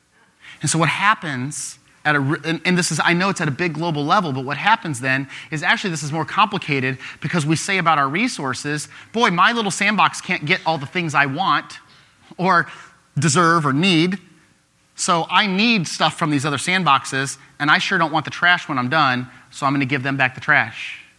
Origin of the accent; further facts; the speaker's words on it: Glassford, Illinois, United States; I grew up out in Glassford, and so many farms out in that in rural Peoria County